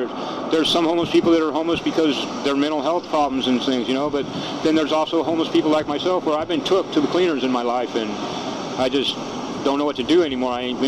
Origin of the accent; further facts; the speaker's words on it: Denver, Colorado, United States; From Denver. I grew up in Denver. I was born here, but I grew up in Denver.